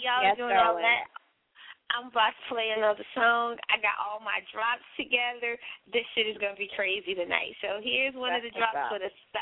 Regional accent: the South, United States; Okay, well, I'm from the South

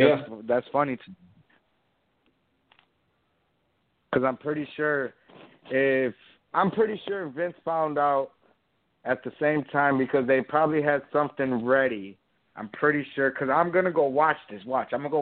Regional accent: Detroit, Michigan, United States; and I'm from Detroit myself, you know what I'm saying.

